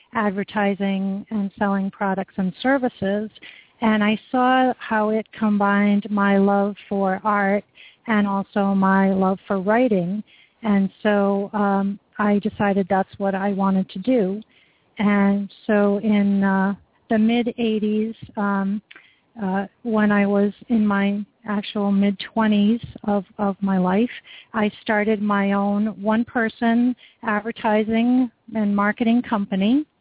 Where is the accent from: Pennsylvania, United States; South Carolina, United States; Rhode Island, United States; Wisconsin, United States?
Rhode Island, United States; now in Maine, United States; Well, I grew up in Rhode Island. I've actually lived in New England my entire life. I currently live in Southern Maine.